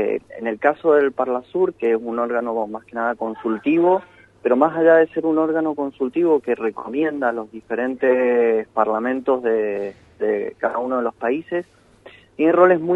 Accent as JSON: {"language": "Spanish", "country": "Argentina", "said": "como argentino, como ferviente defensor de la soberanía sobre las Islas Malvinas"}